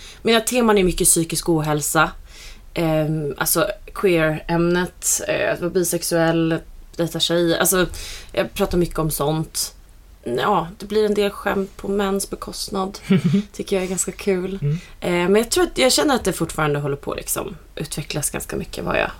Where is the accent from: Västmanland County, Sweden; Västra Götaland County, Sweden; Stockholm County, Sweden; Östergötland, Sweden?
Stockholm County, Sweden; Stockholm; Men som komiker när jag är ute i landet, då ska jag liksom slå på mig själv som stockholmare där.